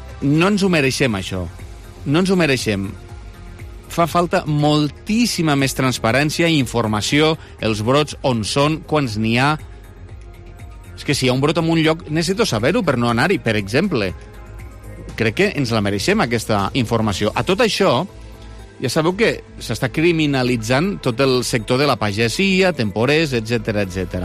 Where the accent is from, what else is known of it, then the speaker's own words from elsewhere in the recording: Lleida, Catalonia, Spain; la sensació com a lleidatà és que ui, ens estan tancant